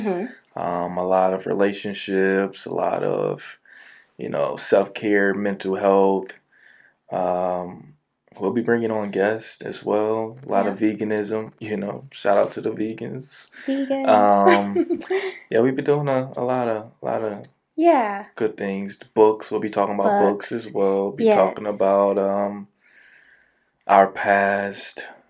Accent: St. Louis, Missouri, United States; now in Atlanta, United States; I am from St. Louis, Missouri, originally. Mm-hmm. Been down here in Atlanta for 3 years now.

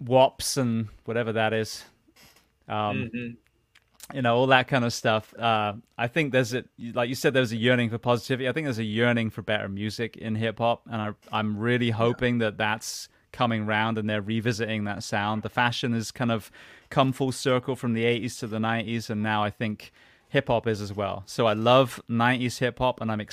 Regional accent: Corsham, South West England, United Kingdom; accent: West Country; Well, I was a farm boy in Corsham, the West Country of England. And it's funny you talk about intelligent. My native accent, my colloquial accent, is the one that Brits laugh at as being stupid farm people.

